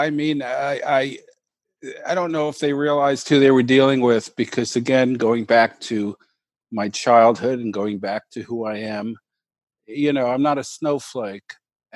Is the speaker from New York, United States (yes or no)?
yes; New York, United States; I'm a New Yorker.